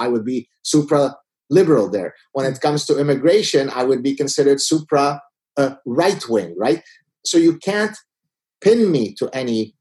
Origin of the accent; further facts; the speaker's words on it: Canada; Even though I'm Canadian, so Republican and Democrat don't apply to me.